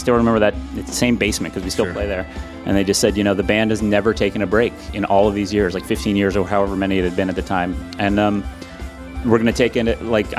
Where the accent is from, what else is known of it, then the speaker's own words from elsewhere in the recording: Syracuse, New York, United States; it was coincidentally in my hometown of Syracuse.